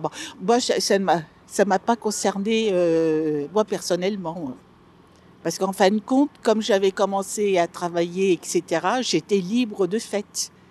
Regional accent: Paris, Île-de-France, France; born there; also born or lived in Reims; alors je suis née en 49 à Paris, à Reims, je venais d'arriver à Reims.

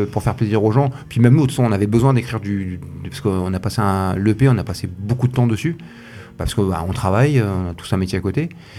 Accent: Hauts-de-France, France; On est tous originaires de l'Aisne

